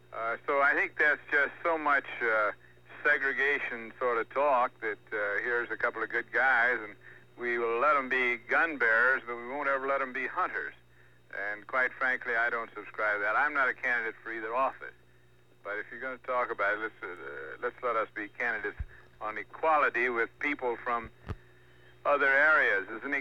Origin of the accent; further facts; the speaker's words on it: the South, United States; I'm tired of being identified as that, and just because I'm a Southerner. We Southerners are a little upset with this continued segregation.